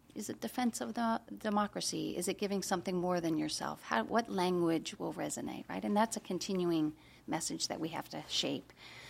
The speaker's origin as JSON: {"language": "English", "region": "Midwest", "country": "United States", "said": "because my parents did and because I come from the Midwest, it's just not the same."}